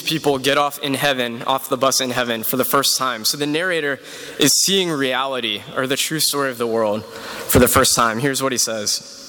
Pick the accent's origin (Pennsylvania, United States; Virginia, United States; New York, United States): Virginia, United States; Charlottesville; It's the 1 year anniversary of the marches in Charlottesville, my hometown.